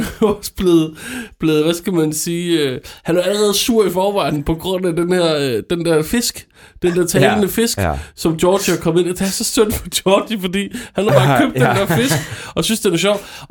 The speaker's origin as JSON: {"language": "Danish", "town": "Sorø", "region": "Zealand", "country": "Denmark", "tie": "born or raised there", "said": "Nu har jeg lige været hjemme i Sorø på dag."}